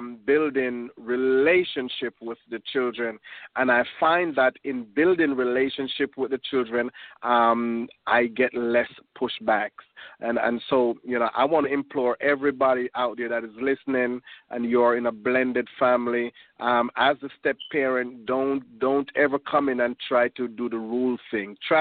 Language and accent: English; Jamaica; And like James, I am from a military background. You know, I'm a Jamaican. I'm as stern as they come.